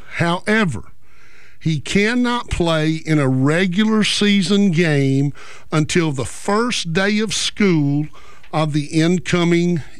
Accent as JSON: {"language": "English", "town": "Sylacauga", "region": "Alabama", "country": "United States", "tie": "born or raised there", "said": "Also, good morning to Radio Alabama, WYEA 106.5 in my hometown that I'm so very proud of, Sylacauga, Alabama, covering all of Talladega County."}